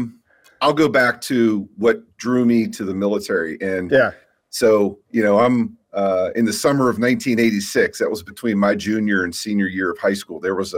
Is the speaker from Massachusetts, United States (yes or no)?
no; Pittsburgh, Pennsylvania, United States; I'm a kid from Pittsburgh, Pennsylvania. I grew up here in Pittsburgh